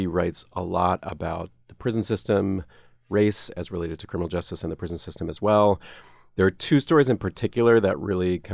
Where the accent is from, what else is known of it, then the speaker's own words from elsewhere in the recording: Atlanta, Georgia, United States; also born or lived in Nashville; so I grew up in Atlanta and I at one point spent a lot of time in Nashville.